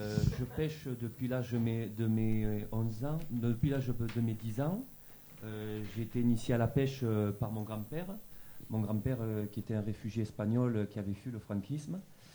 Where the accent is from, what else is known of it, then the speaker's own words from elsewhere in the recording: Bagnères-de-Bigorre, Occitanie, France; Moi, je viens de Bagnères de Bigorre, on a la Dour.